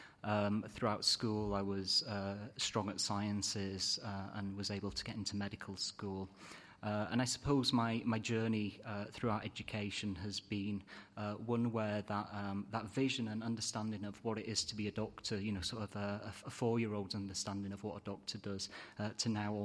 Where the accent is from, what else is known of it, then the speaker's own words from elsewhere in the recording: United Kingdom; As my accent and my self-deprecating humour is probably already betrayed, I'm originally British. After graduating from Anglican, I went to Manchester and studied medicine.